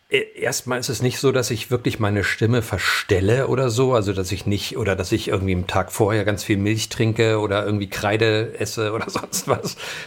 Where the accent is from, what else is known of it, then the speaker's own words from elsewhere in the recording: Berlin, Germany; now in Hamburg, Germany; weil ich bin 1980 von Berlin nach Hamburg umgezogen worden, sage ich mal, weil meine Eltern damals nach Hamburg gezogen sind und ich mit blutendem Herzen eben meine Heimat verließ und nach Hamburg kam